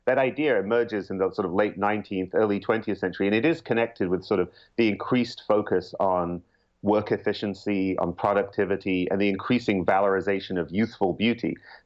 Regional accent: United Kingdom; I'm British, so maybe it's not surprising that for me the primary image of this is teeth

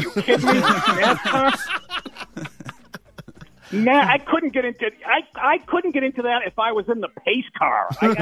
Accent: Massachusetts, United States; This town reminds me of when I grew up in North Shore of Massachusetts, and it's like the 70s.

